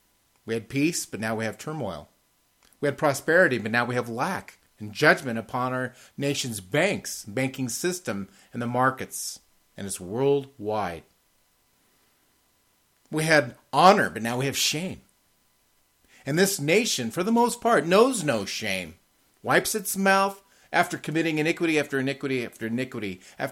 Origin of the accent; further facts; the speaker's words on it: California, United States; born there; I'm 54 years old. I was born in California, in the United States.